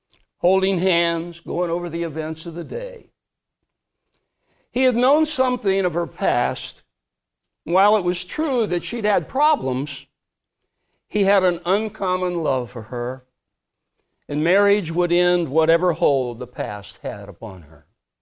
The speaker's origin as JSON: {"language": "English", "region": "Illinois", "country": "United States", "tie": "born or raised there", "said": "So little town near where I grew up over in White County, Norris City"}